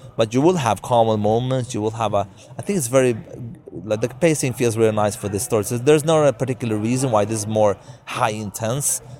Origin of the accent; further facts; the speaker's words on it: Sweden; English is a second language; I'm not from Hollywood from that side. I'm from Sweden, but I make definitely movies.